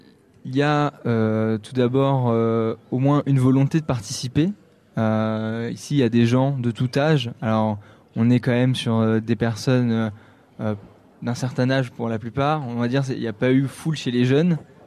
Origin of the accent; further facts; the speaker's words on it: Chartres, Centre-Val de Loire, France; Je suis pas d'Orléans, je suis chartrain de base.